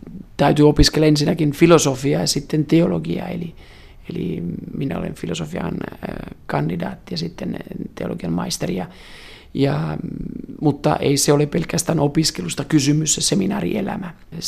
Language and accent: Finnish; northern Italy, Italy; Finnish is a second language; menin takaisin minun kotikaupunkini Pohjois-Italiaan ja siellä työskentelin